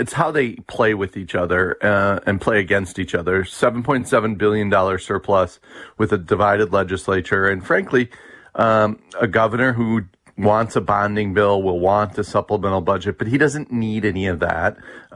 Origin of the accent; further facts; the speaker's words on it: Minnesota, United States; I'm from Minnesota. I'm a hockey guy.